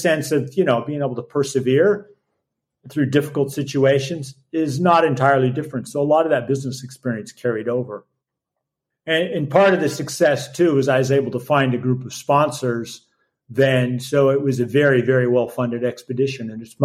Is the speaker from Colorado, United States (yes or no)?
yes; Colorado, United States; I was fortunate when I first started climbing, as I grew up in Colorado.